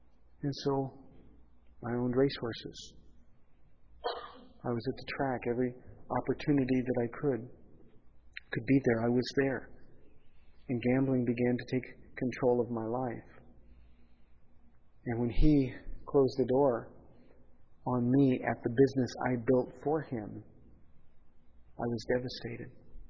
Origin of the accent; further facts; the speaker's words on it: Pomona, California, United States; Well, the opportunity came close to my hometown of Pomona.